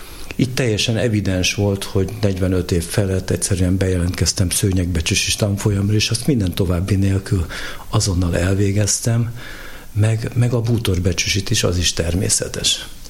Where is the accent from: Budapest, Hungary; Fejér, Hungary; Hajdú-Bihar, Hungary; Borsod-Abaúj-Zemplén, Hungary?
Budapest, Hungary; born there; Budapesten születtem.